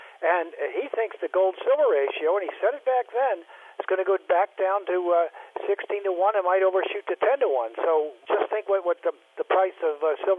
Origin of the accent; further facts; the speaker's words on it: Dallas, Texas, United States; You know, they're from Dallas. I'm from Dallas.